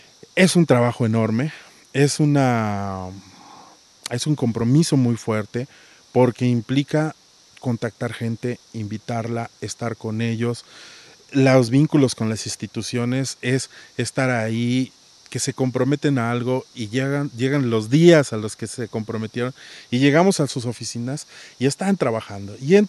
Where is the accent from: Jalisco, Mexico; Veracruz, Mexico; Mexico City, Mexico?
Veracruz, Mexico; Xalapa; de Jalapa